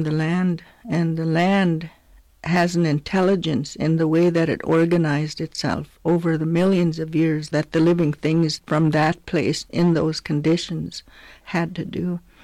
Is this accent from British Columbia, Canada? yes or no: yes; British Columbia, Canada; I'm from the Okanagan. … I'm a fluent speaker of the Okanagan Sealchin language.